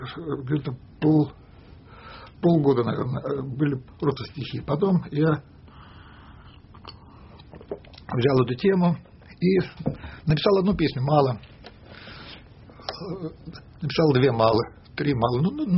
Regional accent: Baku, Azerbaijan; Я сам из Баку.

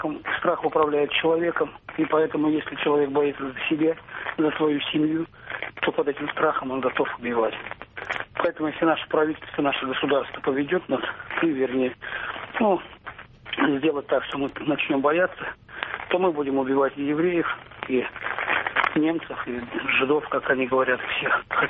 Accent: Perm, Perm Krai, Russia; я из Перми.

